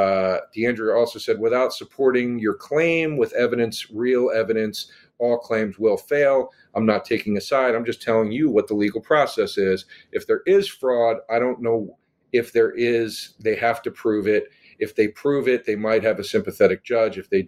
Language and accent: English; Pennsylvania, United States; I was too busy saying I'm from Montgomery County.